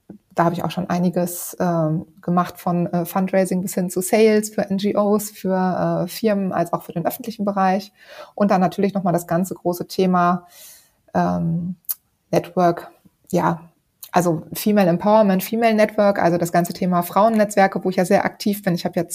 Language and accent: German; North Rhine-Westphalia, Germany; eine Ausbildung zur Industriekauffrau gemacht im Sauerland, wo ich herkomme